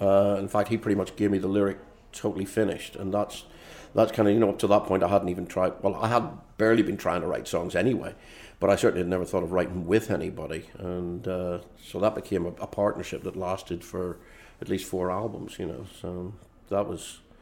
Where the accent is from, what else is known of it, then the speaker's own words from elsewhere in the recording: Northern Ireland, United Kingdom; And again, growing up in Northern Ireland, that really hit home